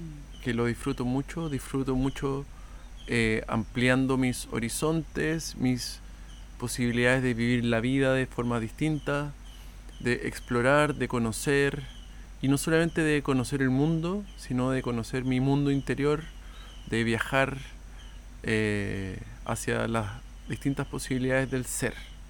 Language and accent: Spanish; Chile; yo soy de Chile, nací en Chile